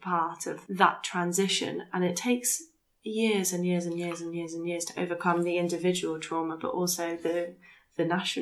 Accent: Sri Lanka; I come from Sri Lanka.

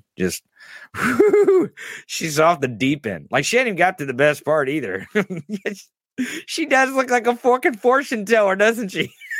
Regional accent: the Ozarks, United States; Fuck, I'm white trash. I'm from the Ozarks, everybody. You don't get fucking more white trash than me.

